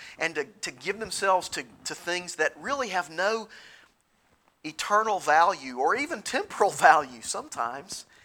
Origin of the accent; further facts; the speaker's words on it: Tennessee, United States; Reminds me of my days growing up in East Tennessee and sledding down the hill in front of our house.